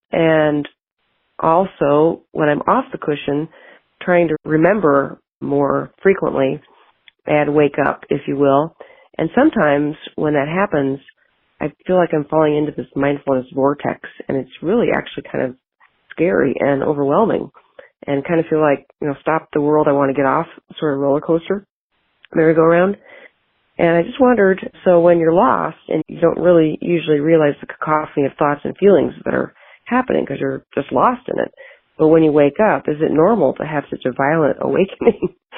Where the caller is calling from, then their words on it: Montana, United States; I'm calling from Montana.